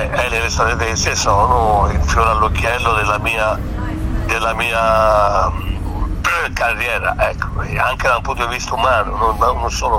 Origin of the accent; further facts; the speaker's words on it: Tuscany, Italy; anche se io sono toscano e gli altri sarebbero stati tutti milanesi